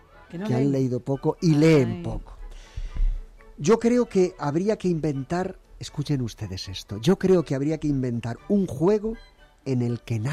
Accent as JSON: {"language": "Spanish", "country": "Spain", "said": "porque somos españoles."}